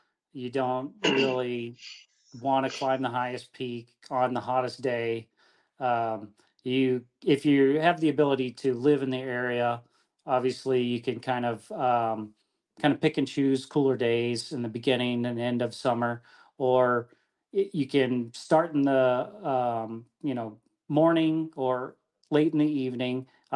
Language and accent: English; Beaumont, Texas, United States; moved away as an adult; now in Arizona, United States; But yes, I growing up in Texas, I dealt with ticks there, and I'm so happy that that's not a thing here.